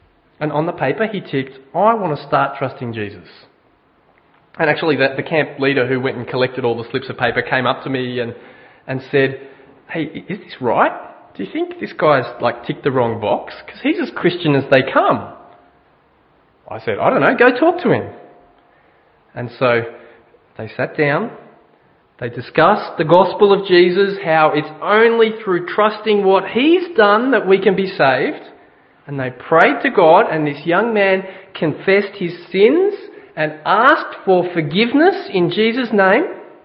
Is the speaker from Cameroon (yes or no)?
no; Scotland, United Kingdom; I'm Scottish, so I'm... Yeah. And I'm Presbyterian, and I'll make sure my kids are too, because they're Scottish as well.